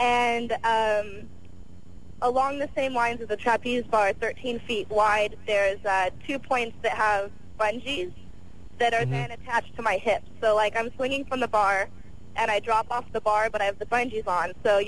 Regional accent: Peru, Indiana, United States; I did. There was a youth circus. I grew up in Indiana, Peru, Indiana.

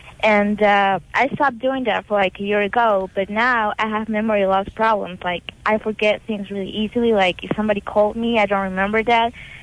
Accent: Peru; English is a second language; The thing is that I'm from Peru, so there were places that you could get pills without prescription.

